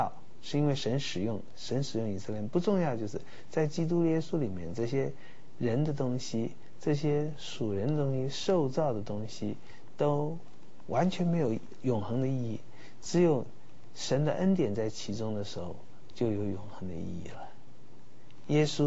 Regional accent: China; 那这个家谱对我们中国人来讲当然是比较熟悉了，虽然今天人也不是那么看重家谱了哈。

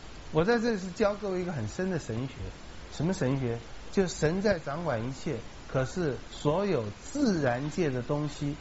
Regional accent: China; 所以我在称赞我们中国人常常就一面倒，黑就完全黑，白就完全白

